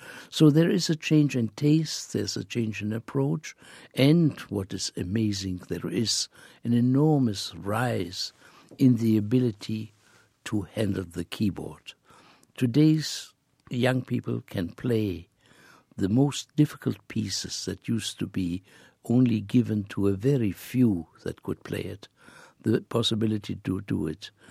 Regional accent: Israel; The reason was I came from Israel.

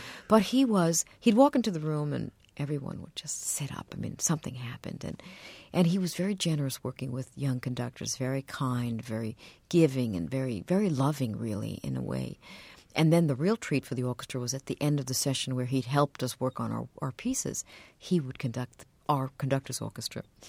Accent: New York City, New York, United States; Well, I started, you know, growing up in New York, I had this terrible attitude. I'm embarrassed to admit it now, that many New Yorkers have

